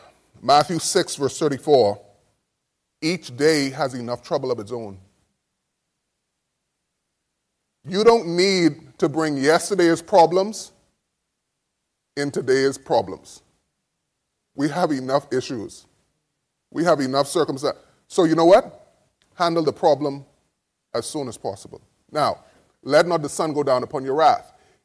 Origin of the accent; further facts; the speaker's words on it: Bahamas; now in United States; So I'm from the Bahamas.